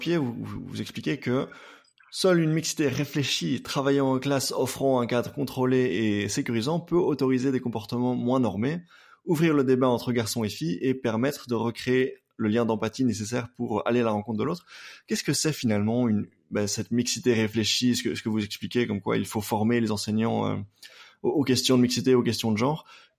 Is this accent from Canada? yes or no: no; Belgium; Alors, vous êtes suisse, je suis belge